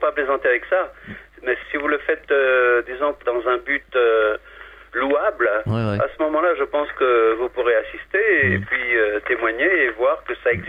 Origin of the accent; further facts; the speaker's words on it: France; Et je crois bien que chez nous, en France, ça concerne une grande, grande partie de la population.